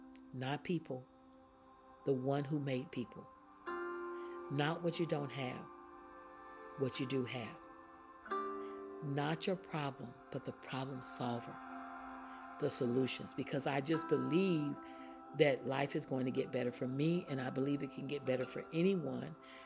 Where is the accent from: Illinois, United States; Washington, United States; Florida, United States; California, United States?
Florida, United States; I started in my home state, which is Florida.